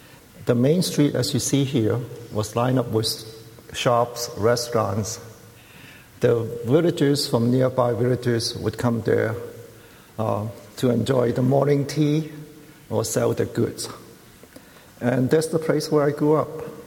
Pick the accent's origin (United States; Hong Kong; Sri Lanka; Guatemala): Hong Kong; I came from Hong Kong. Hong Kong is in the south of China. It's a very small place, measuring 20 miles by 20 miles.